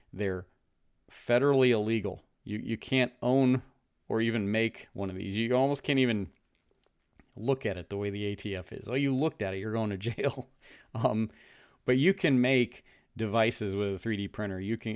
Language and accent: English; United States; Yes, absolutely. I am an American.